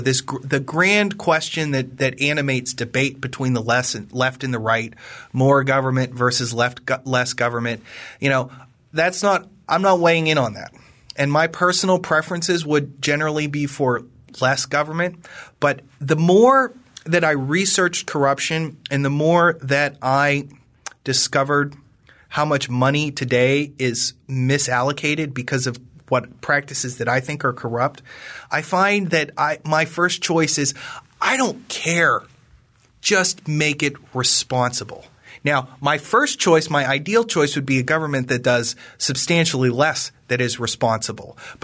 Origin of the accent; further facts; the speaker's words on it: Pennsylvania, United States; I come from Western Pennsylvania, which was the home of the Whiskey Rebellion, and that's sort of in my bones and in my blood, I think.